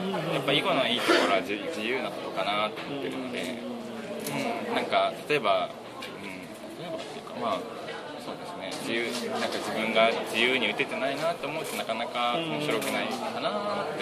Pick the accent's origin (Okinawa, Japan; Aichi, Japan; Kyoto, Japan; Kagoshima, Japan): Kagoshima, Japan; moved away; 地元は九州で鹿児島です。